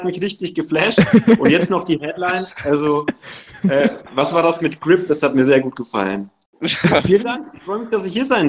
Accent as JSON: {"language": "German", "town": "Bamberg", "region": "Bavaria", "country": "Germany", "said": "Ich komme ja auch aus dem Hain. Ich bin ja Bamberger"}